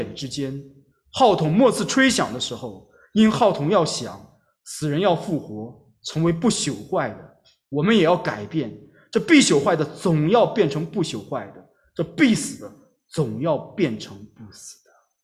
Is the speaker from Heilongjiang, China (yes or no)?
yes; Harbin, Heilongjiang, China; 我的家乡呢是在中国的东北黑龙江哈尔滨。我不知道大家在座的有谁去过哈尔滨啊？哈尔滨那个地方冬天 特别冷啊，非常的冷，大概-30度左右。